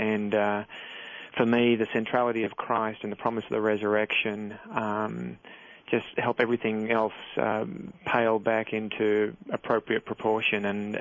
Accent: Australia; I'm Australian, so we were living in Australia

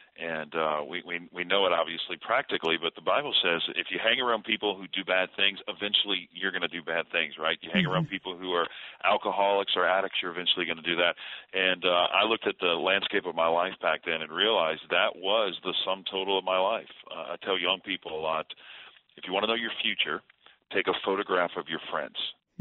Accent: New Orleans, Louisiana, United States; When I grew up in New Orleans, Louisiana, I had really good parents. We went to the Roman Catholic Church, half Italian, so we were very religious.

